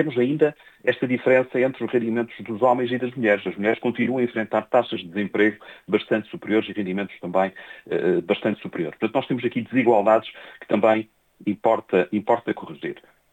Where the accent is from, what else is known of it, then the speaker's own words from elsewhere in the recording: Norte, Portugal; A leitura enquanto nortenho e enquanto cidadão, enquanto observador